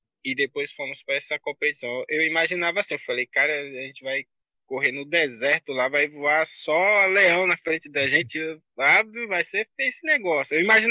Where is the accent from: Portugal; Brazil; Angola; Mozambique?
Brazil; Itagimirim, Bahia; now in Eunápolis, Brazil; Sou natural de Itagimirim, uma cidade próxima da cidade que eu resido hoje, né? Que é Eunápolis. Fica a 30 quilômetros. Cidadezinha com pouco mais de 15 mil habitantes.